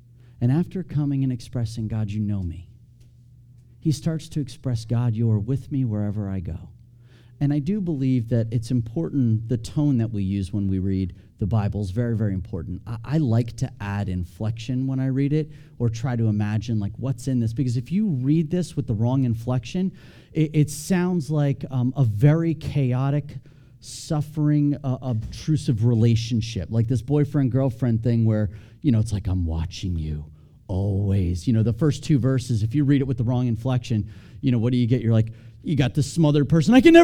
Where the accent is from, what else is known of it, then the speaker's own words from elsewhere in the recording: New Jersey, United States; I think about this from growing up near the Jersey Shore going often.